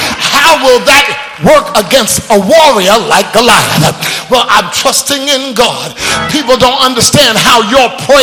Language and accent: English; New York, United States; Now, I'm from New York.